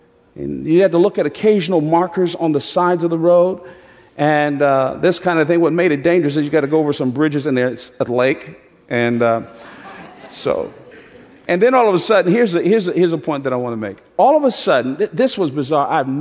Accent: Northeast, United States; now in Atlanta, United States; I grew up in the Northeast, and, you know, I'm used to driving in some snow, although I've gotten a little soft here in Atlanta.

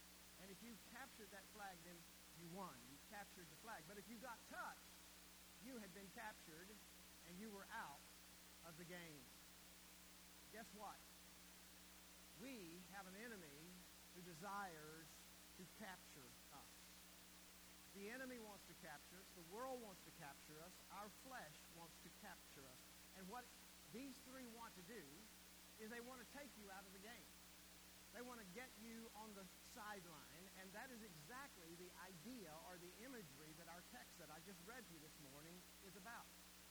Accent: Monahans, Texas, United States; I grew up in West Texas. I don't know if that's a plus or a minus, but way out in West Texas, in a little town called Monahans.

